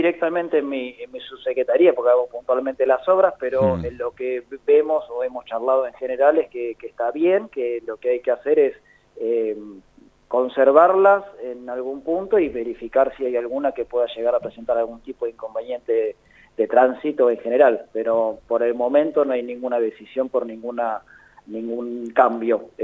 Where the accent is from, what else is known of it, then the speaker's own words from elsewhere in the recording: La Plata, Buenos Aires Province, Argentina; yo también soy platense